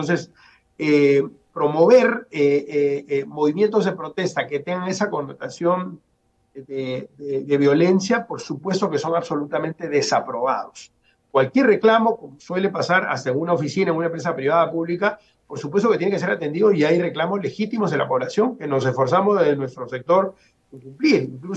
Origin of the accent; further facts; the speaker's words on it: Peru; O sea, yo pienso como peruano y trato de acercarme a las regiones para generar oportunidades.